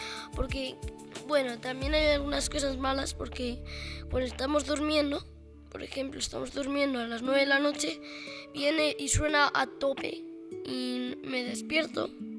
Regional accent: Mazarambroz, Castilla-La Mancha, Spain; mi pueblo está ubicado en Toledo, la Castilla-La Mancha, y el pueblo se llama Mazarambroz. Una cosa curiosa de mi pueblo es que tiene tres pueblos, son tres pueblos, y forman un triángulo los tres.

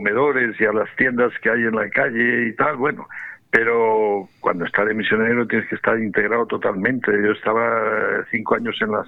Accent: Fabero, Castile and León, Spain; yo recuerdo que yo soy de Favero del Bierzo, en la provincia de León.

